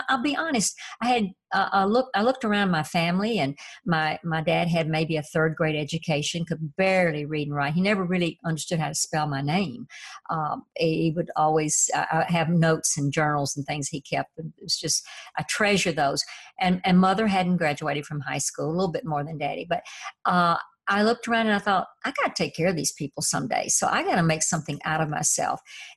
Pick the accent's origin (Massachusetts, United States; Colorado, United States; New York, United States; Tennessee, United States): Tennessee, United States; You know, I was raised in Tennessee in poverty, and that was my gift